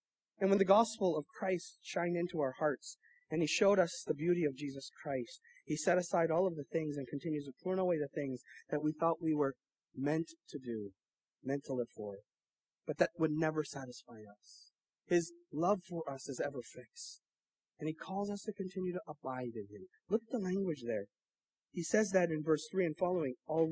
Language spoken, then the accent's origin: English; Canada; I grew up in Canada.